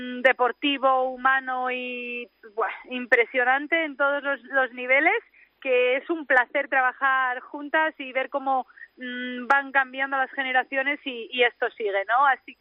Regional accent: Gijón, Asturias, Spain; Sí, soy asturiana, sí.

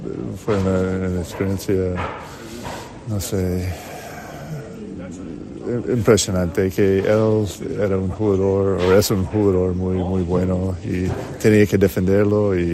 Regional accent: California, United States; Spanish is a second language; Soy un poco más viejo ahora. Sí, soy de California y ahora vivimos en Utah y en Virginia.

